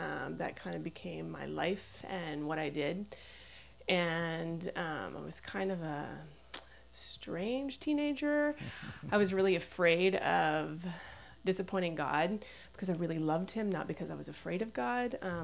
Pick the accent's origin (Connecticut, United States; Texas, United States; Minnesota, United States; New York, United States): Texas, United States; Amarillo; I grew up in Amarillo, Texas, which is a very exciting place of nothing really but cattle and flatlands.